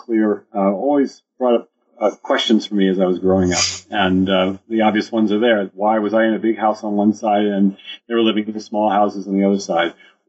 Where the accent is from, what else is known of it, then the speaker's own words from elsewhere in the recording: United States; I grew up in the United States. And when you grow up in the United States, you're keenly aware of the color line in cities.